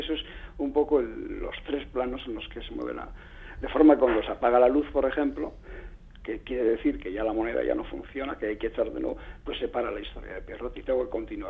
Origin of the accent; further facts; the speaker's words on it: Asteasu, Basque Country, Spain; un día en Asteasu, mi pueblo natal, pasaba un perro y me caí